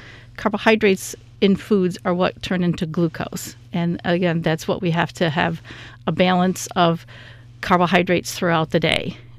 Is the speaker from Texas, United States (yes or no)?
no; Phelps, New York, United States; Well, I do live in Clifton Springs. I grew up in the Phelps-Clifton area